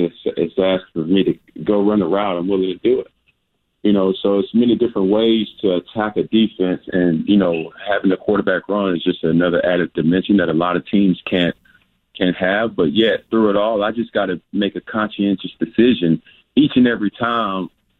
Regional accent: Atlanta, Georgia, United States; And, you know, in my life, growing up in Atlanta, Georgia, by way of College Park, you know, that's just expected.

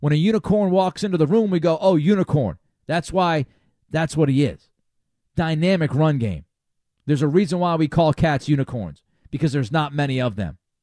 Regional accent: Rhode Island, United States; Let's go to Rhode Island, my old stomping grounds. I grew up in Rhode Island, spent 30-plus years here, went to URI.

